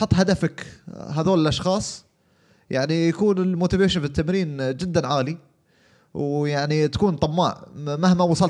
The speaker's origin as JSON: {"language": "Arabic", "country": "Qatar", "said": "ان شاء الله اني امثل بلادي قطر في اكبر المحافل"}